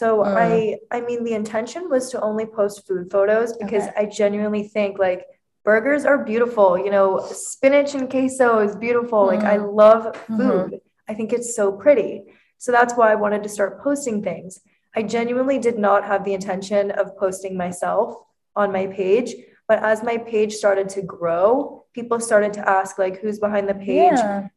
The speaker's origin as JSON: {"language": "English", "region": "Florida", "country": "United States", "tie": "born or raised there", "said": "So first of all, I grew up in Florida."}